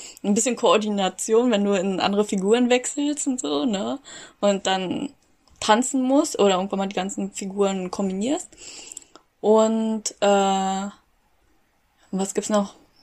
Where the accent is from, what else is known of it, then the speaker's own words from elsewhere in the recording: Berlin, Germany; Also, ich bin Berlin aufgewachsen. Ich würde mich jetzt auch als Berlinerin bezeichnen, weil ich länger als 10 Jahre hier lebe.